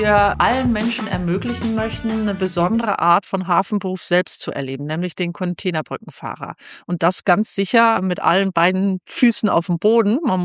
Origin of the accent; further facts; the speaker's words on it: Zurich, Switzerland; also born or lived in Rendsburg; now in Germany; denn ich bin in Zürich geboren, in der Schweiz und auch da aufgewachsen.